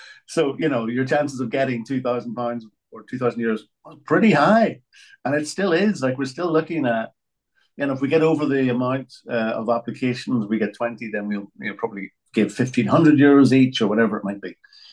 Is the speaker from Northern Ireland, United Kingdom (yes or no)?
yes; Belfast, Northern Ireland, United Kingdom; because I'm from Belfast in the north of Ireland or Northern Ireland or the six counties or whatever designation one might give it.